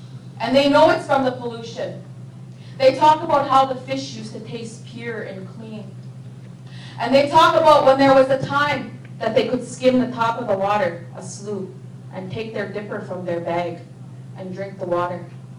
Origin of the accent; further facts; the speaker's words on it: Alberta, Canada; I come from the Beaver Lake Cree Nation. In Canada, there's 11 treaties, 1 to 11. And I come from treaty number 6.